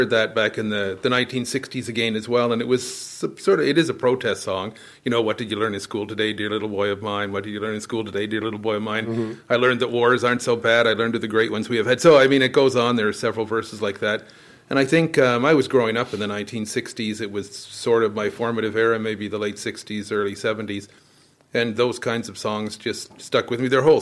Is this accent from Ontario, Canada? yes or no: yes; Ottawa, Ontario, Canada; also born or lived in Montreal; And I grew up in Ottawa, actually born in Montreal, but grew up in Ottawa.